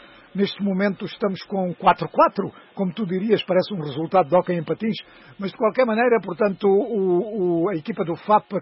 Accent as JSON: {"language": "Portuguese", "country": "Mozambique", "tie": "born or raised there", "said": "quando ia assistir a jogos de basquetebol em Moçambique, portanto onde eu nasci e cresci"}